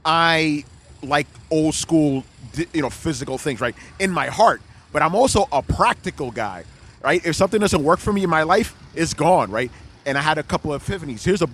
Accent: New York, United States; So for me, and again, being a New Yorker, I'm like, digital is a lot better, right?

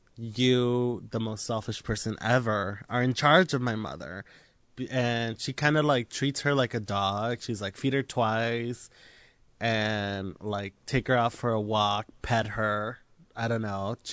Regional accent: Mexico; I grew up in Mexico.

